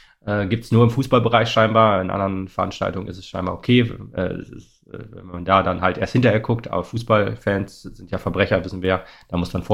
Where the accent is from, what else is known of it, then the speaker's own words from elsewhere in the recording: Oldenburg, Lower Saxony, Germany; weil das kann ich als Oldenburger schon irgendwie verstehen